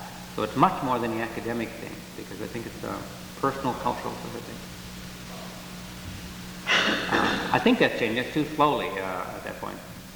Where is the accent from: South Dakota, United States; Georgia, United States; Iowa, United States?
South Dakota, United States; I come from South Dakota, and the majority of the Indian people there are Episcopalian, very devout Episcopalians.